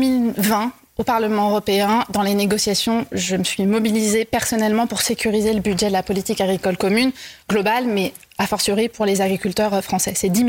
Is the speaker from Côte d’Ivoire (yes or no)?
no; Pays de la Loire, France; Moi, je viens de la Mayenne. Mes parents sont agriculteurs.